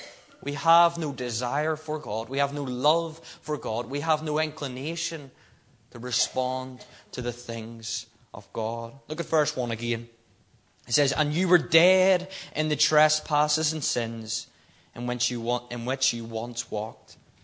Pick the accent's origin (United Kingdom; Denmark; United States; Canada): United Kingdom; Northern Ireland; being Northern Irish